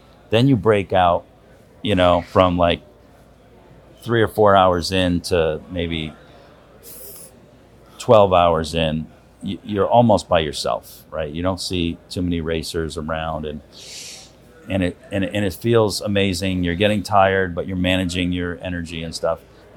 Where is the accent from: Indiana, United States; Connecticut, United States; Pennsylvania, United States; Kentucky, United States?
Connecticut, United States; I'm from Connecticut, so it's trees, you know, everywhere.